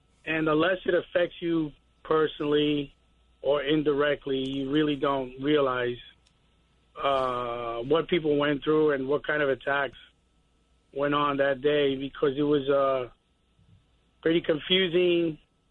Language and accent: English; New York, United States; And even as a New Yorker, you know, you kind of tend not to go to these places except once in a while.